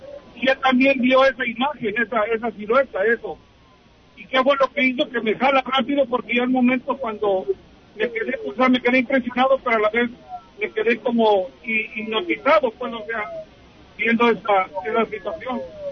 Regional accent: Puebla, Mexico; yo tenía la edad de como de 15 años, estaba yo ya en México. Yo soy del estado de Puebla, de Vero, Puebla.

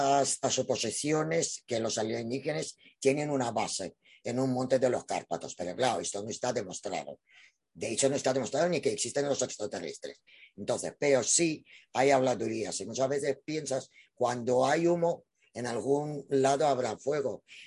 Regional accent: Ukraine; born there; Spanish is a second language; moved away; yo soy ucraniana realmente. A ver, yo he nacido en la Unión Soviética, pero nací en República de Ucrania.

